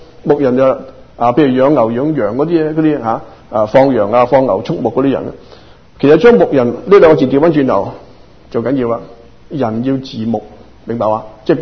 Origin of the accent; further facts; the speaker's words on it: Guangdong, China; 我们广东人讲回广东人的表达呢